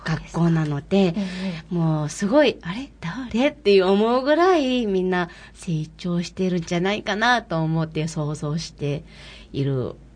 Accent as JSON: {"language": "Japanese", "country": "Mongolia", "second_language": "Japanese", "lives_now": "Japan", "said": "私たちモンゴル人"}